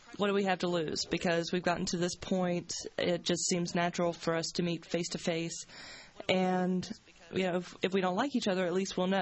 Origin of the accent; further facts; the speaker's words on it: Mississippi, United States; moved away as an adult; now in Pittsburgh, United States; I was originally from Mississippi.